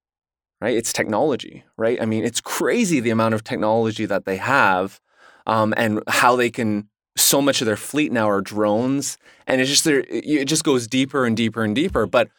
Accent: Canada; moved away as an adult; now in United States; So as a Canadian, you know, living in America for almost 2 years now.

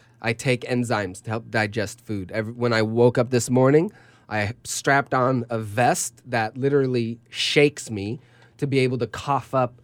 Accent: Canada; born there; They came to Canada. They immigrated from Russia to Canada. I was born in Canada

